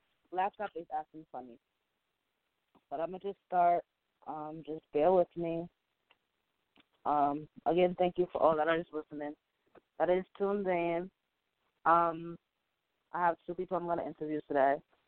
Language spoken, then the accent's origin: English; New York, United States; And she knew I was from New York.